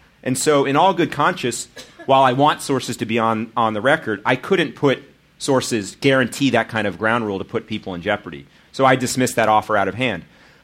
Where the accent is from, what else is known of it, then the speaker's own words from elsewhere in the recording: New York City, New York, United States; I said, oh, I'm a reporter from New York City. And he said, oh, well, what's your name? And I said